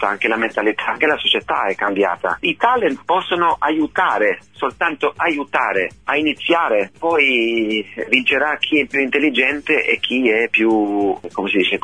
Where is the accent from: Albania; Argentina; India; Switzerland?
Albania; moved away as an adult; now in Italy; Io sono partito dall'Albania in Italia dopo aver finito i studi, però il percorso inizia sin da piccolo.